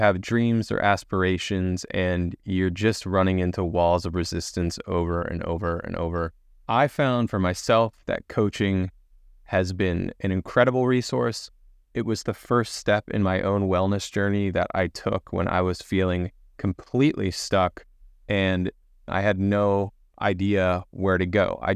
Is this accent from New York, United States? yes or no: no; Baltimore, Maryland, United States; Lisa and I met in my hometown of Baltimore, Maryland back in 2018